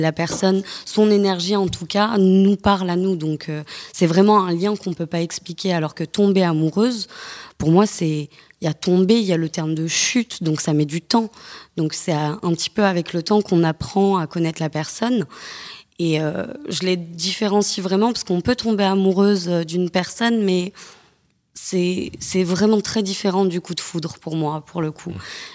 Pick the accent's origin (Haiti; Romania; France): France; South; j'ai 24 ans. Je ne viens pas de Paris, je viens du Sud.